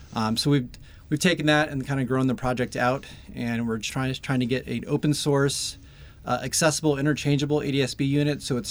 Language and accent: English; Boulder, Colorado, United States; I'm from Boulder, Colorado.